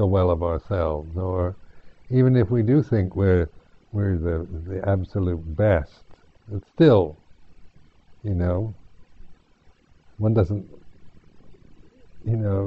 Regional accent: United States; we operate in these delusions of I am the body … I am this American, and so forth.

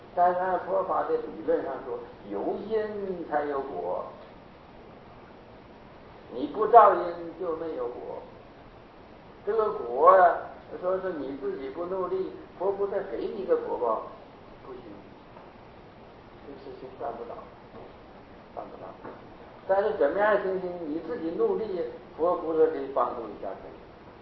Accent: Hong Kong; 这个我是从香港来的，所以就说话有的时候就会想起来香港的事。

